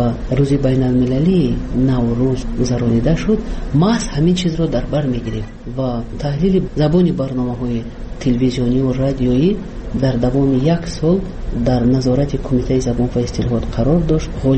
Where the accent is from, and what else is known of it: Tajikistan; first language Tajik